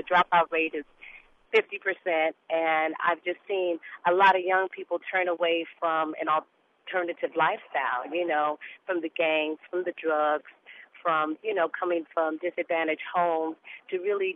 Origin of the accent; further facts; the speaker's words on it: Los Angeles, California, United States; I grew up in South Central Los Angeles, so it kept my mind focused.